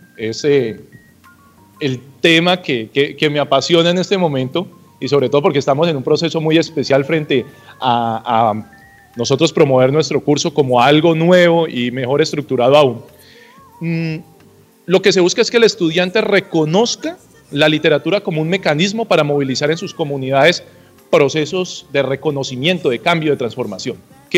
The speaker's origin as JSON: {"language": "Spanish", "country": "Colombia", "said": "en la sociedad como la nuestra, como la colombiana, definitivamente van a aparecer esos temas."}